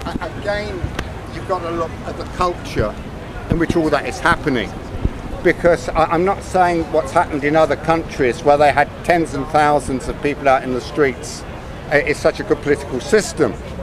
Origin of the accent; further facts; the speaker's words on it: England, United Kingdom; Because we are English, we are so polite.